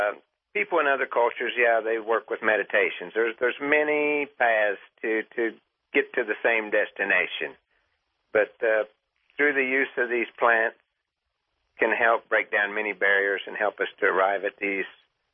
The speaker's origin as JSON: {"language": "English", "region": "Missouri", "country": "United States", "said": "I'm from Southwest Missouri, so good to hear from you."}